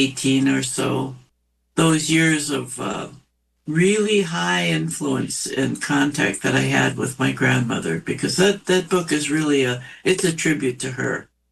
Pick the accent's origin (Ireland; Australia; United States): United States; Minnesota; now in Cloquet, United States; I'm from Leech Lake Reservation and Fond du Lac Reservation. I am Eagle Clan. I live in Cloquet, Minnesota.